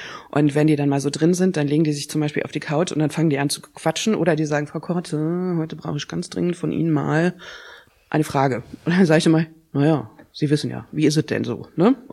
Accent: Giessen, Hesse, Germany; born there; Ja, ich bin übrigens auch in Hessen geboren.

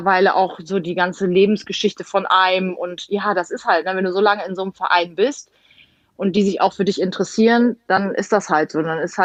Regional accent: Emden, Lower Saxony, Germany; Also, ich komme ja gebürtig aus Emden

